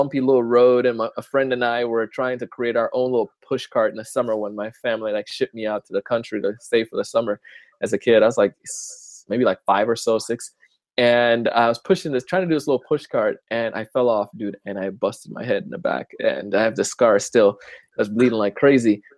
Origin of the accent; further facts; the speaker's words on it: Florida, United States; also born or lived in Jamaica; believe it or not, I was born in Jamaica and I grew up in Florida.